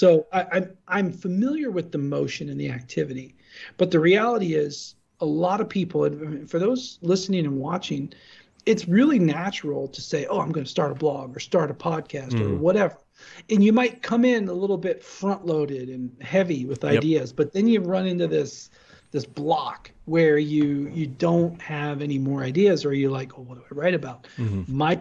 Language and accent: English; Ohio, United States; I'm from Ohio, but I haven't heard that one.